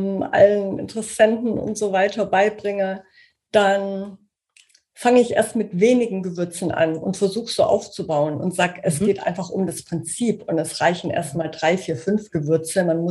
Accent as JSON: {"language": "German", "region": "Southern Germany", "country": "Germany", "said": "Also ich komme aus Süddeutschland."}